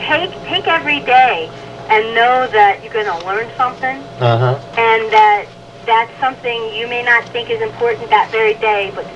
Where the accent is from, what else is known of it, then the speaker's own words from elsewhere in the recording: Pennsylvania, United States; I was from Pennsylvania and didn't do a lot of traveling